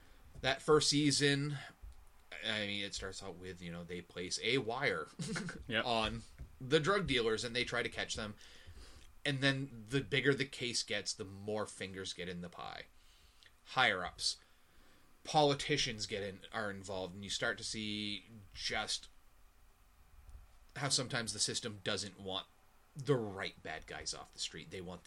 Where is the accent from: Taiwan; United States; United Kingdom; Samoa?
United States; Maine; Which, considering I'm from Maine, which has shipping ports, I should probably know that.